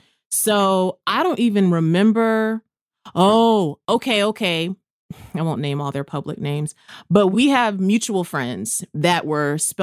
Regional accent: San Antonio, Texas, United States; My story was I left San Antonio. That was my hometown. So I left San Antonio with a list from my youth pastor.

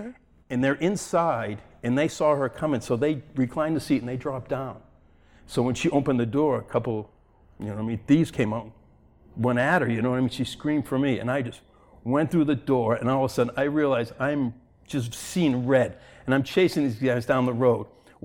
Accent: Boston, Massachusetts, United States; So I'm originally from Boston area, been in fitness my whole life

